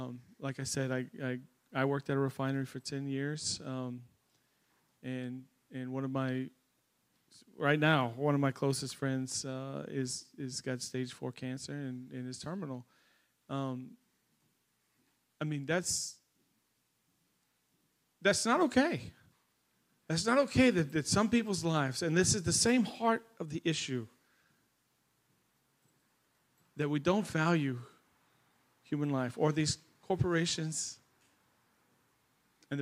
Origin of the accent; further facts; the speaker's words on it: Louisiana, United States; I'm from Southwest Louisiana with an organization called For a Better Bayou.